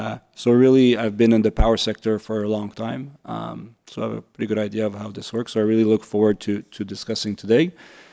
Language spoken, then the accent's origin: English; Quebec, Canada; I'm from Canada, so we're both colleagues from province of Quebec.